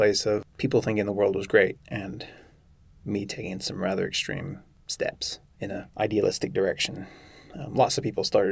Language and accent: English; South Carolina, United States; born there; I was born in South Carolina, so first generation American.